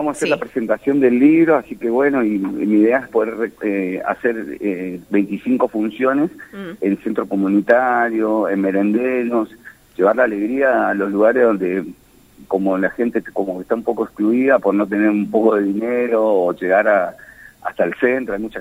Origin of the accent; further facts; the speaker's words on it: Resistencia, Chaco, Argentina; principalmente yo soy un artista chaqueño, este año cumplo 25 años de ser payaso, de trabajar en la calle, soy acá de Resistencia